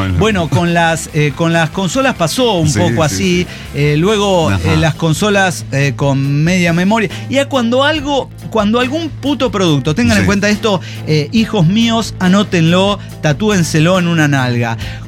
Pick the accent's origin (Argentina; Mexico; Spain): Mexico; Mexico City; now in Celaya, Mexico; soy de Ciudad de México y me he mudado por trabajo.